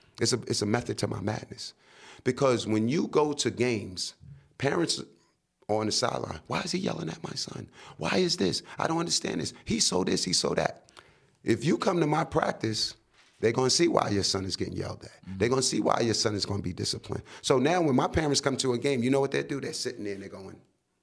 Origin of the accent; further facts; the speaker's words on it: Brooklyn, New York, United States; I'm from Brooklyn. I'm originally from Brownsville, Brooklyn.